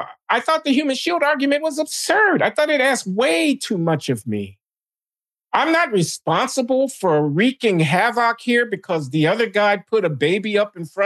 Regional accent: United States; I'm an American, and it's not necessary for me to help you do it.

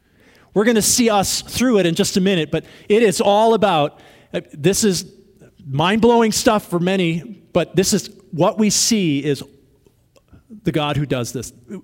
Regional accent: West Coast, United States; And I grew up on the West Coast around mountains, and they're impressive.

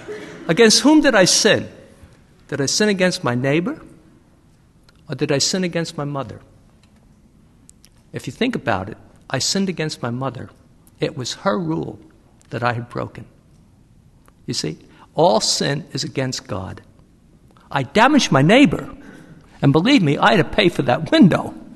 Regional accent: Jersey City, New Jersey, United States; I grew up in Jersey City, back east, and we didn't have many parks.

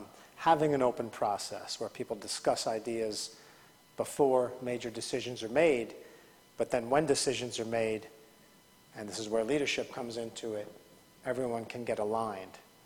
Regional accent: United States; being an American myself

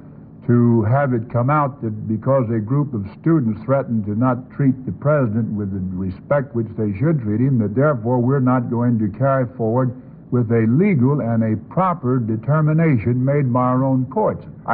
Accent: the South, United States; I am a Southerner.

